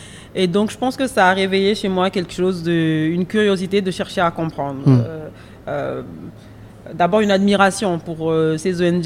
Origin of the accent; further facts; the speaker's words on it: Rwanda; also born or lived in Belgium / France; je suis rwandaise, j'ai vécu au Rwanda, je suis née au Rwanda, j'ai vécu le génocide, j'étais là